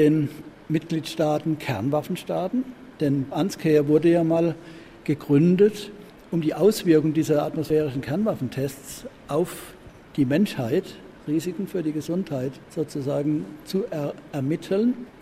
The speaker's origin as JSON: {"language": "German", "country": "Germany", "said": "ich war 2 Jahre lang Vorsitzender als Deutscher."}